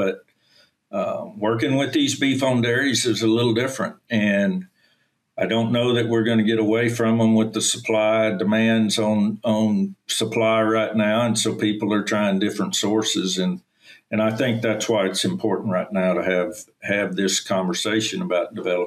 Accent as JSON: {"language": "English", "region": "Texas", "country": "United States", "tie": "born or raised there", "said": "I grew up down on the Texas coast. My dad was a rancher and yearling operator."}